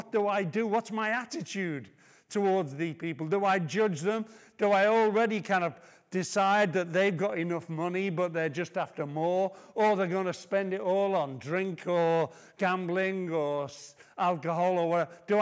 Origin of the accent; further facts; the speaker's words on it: Liverpool, North West England, United Kingdom; I was raised in Liverpool